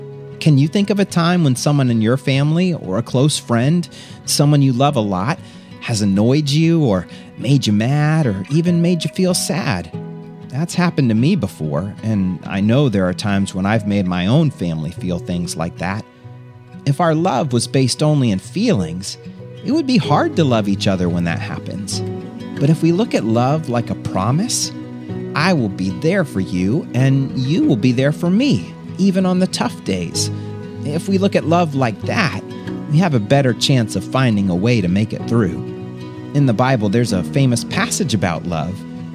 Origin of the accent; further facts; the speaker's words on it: Florida, United States; When I was a kid growing up in Florida, thunderstorms at night used to really scare me.